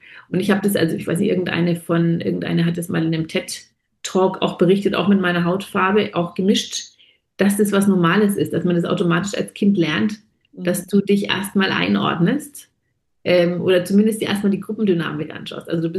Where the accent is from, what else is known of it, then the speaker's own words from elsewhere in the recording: Germany; meine Mutter war ja deutsch. Also ich bin in Deutschland geboren, komplett deutsch aufgewachsen.